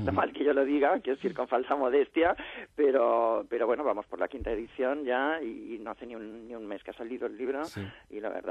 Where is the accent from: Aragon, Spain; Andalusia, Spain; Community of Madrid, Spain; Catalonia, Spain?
Catalonia, Spain; como buena catalana que soy